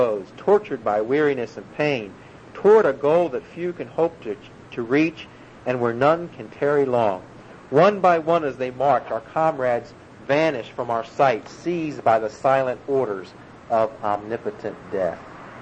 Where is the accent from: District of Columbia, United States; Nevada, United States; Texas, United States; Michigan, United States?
District of Columbia, United States; Washington; Val and I have an ongoing rivalry since I'm from Washington, D.C. area.